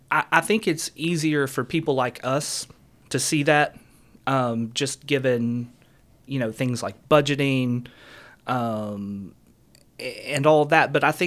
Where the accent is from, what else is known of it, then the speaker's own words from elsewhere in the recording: Tennessee, United States; I'm from Tennessee